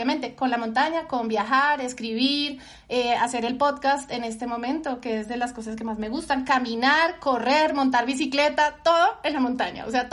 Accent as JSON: {"language": "Spanish", "region": "Valle del Cauca", "country": "Colombia", "tie": "born or raised there", "also_born_or_lived": "Bogotá", "said": "nací en Bogotá es una ciudad que está a 2600 metros sobre el nivel del mar, o sea que nací en la propia montaña. Y gracias a mi papá y a donde viví, en el lugar donde viví, porque luego me fui a vivir al Valle del Cauca"}